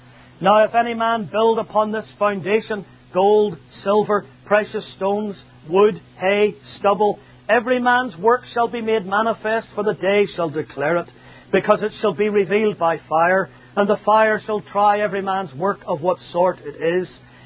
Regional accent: Belfast, Northern Ireland, United Kingdom; But when I was a boy growing up in Belfast

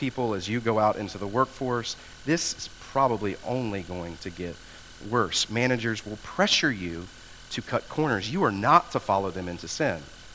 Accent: United States; And again, speaking as an American, I don't like to hear this.

